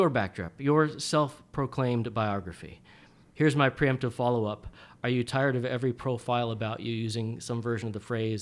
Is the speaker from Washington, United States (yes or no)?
yes; Bellevue, Washington, United States; I'm a Northwesterner myself.